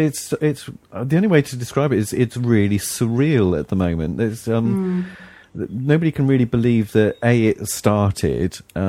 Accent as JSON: {"language": "English", "country": "United Kingdom", "said": "being British"}